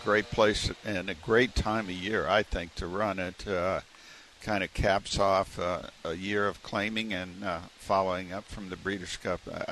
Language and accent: English; Phoenix, Arizona, United States; Well, I come from Phoenix.